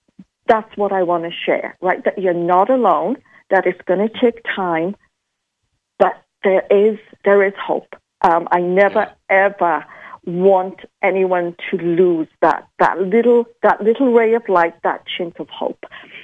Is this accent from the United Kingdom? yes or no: yes; United Kingdom; because I'm a Brit.